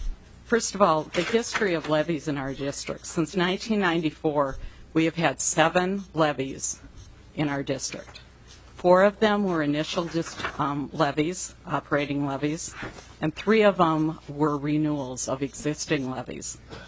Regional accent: Austin, Minnesota, United States; I'm from Austin, Minnesota.

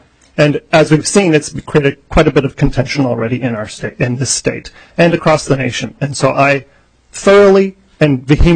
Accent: St. Cloud, Minnesota, United States; also born or lived in Robbinsdale; now in Hudson, United States; I live in Hudson, Wisconsin, but I was a longtime resident of Robbinsdale, Minnesota. I grew up in St. Cloud

